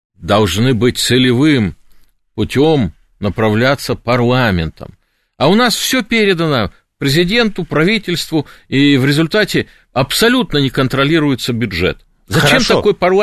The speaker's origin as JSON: {"language": "Russian", "region": "Siberia", "country": "Russia", "said": "А я сибиряк. И для меня Москва, Киев, Минск – это города моей родины."}